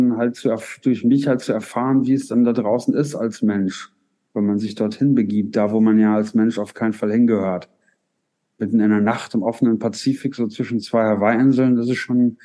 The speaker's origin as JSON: {"language": "German", "town": "Paderborn", "region": "North Rhine-Westphalia", "country": "Germany", "said": "ich komme aus Paderborn, was ja jetzt nicht irgendwie am Meer liegt"}